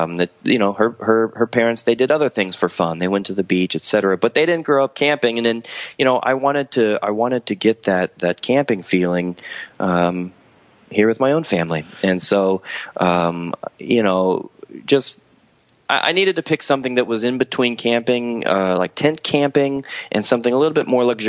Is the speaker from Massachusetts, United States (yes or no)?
no; Florida, United States; now in Oregon, United States; Although I live in Oregon now, we've only lived out here for 6 years now. Both my wife and I, born and raised in Florida, and I grew up over on the East Coast.